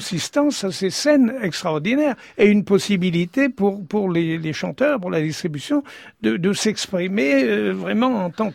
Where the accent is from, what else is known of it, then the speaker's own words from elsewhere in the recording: Marseille, Provence-Alpes-Côte d'Azur, France; born there; Je suis né à Marseille.